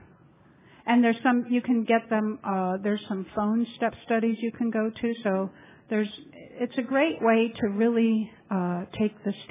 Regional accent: Orlando, Florida, United States; now in Titusville, United States; Because I grew up in OA in Central Florida, Orlando, and you could go to a meeting every day there. Well, now I'm living in the sleepy little town, Titusville

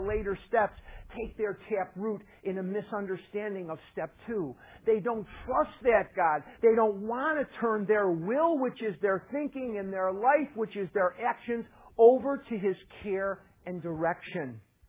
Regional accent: Chicago, Illinois, United States; also born or lived in Eugene, United States; now in Scottsdale, United States; I live in Scottsdale, Arizona. I'm born and raised in Chicago. I lived in Eugene, Oregon for 9 years.

